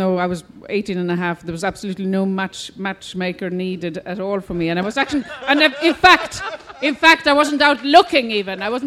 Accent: Sweden; moved away as an adult; now in Ireland; when I came from Sweden, when I came to the west coast of Ireland.

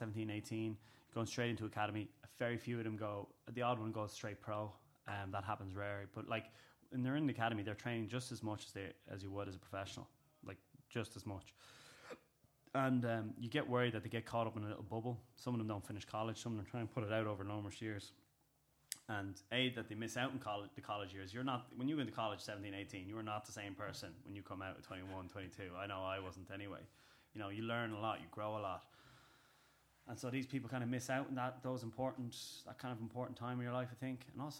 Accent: Nice, Provence-Alpes-Côte d'Azur, France; also born or lived in Israel / Cyprus / Croatia / Belgium; now in Dublin, Ireland; I've traveled all my life, born in Israel. I've lived in Cyprus, I've lived in Croatia, I lived in Belgium, and I'm from Nice, but I've been living in Dublin.

